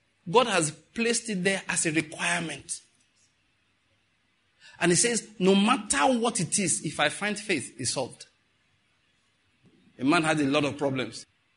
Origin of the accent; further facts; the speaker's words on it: Ondo, Nigeria; also born or lived in Owo / Edo State / Taraba State / Lagos State; I was born in Owo, grew up in Ondo State, went to school in Edo State, university I'm talking about now, served in Taraba State, did postgraduate in Lagos State, then crossed all the way to Enugu State.